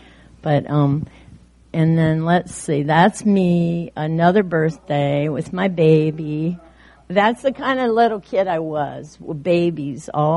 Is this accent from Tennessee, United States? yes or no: yes; Cookeville, Tennessee, United States; born there; But I was born in Cookeville, Tennessee.